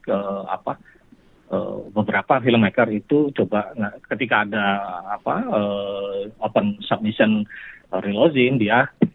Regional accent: Samarinda, East Kalimantan, Indonesia; di Kalimantan, di Samarinda. Di kampung halaman saya tuh Bu.

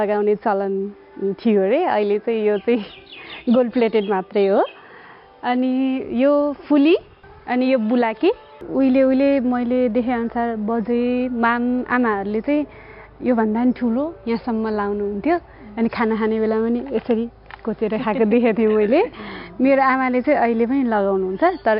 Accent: Bagmati, Nepal; हाम्रो मेरो घर चाहिँ काभ्रे हो

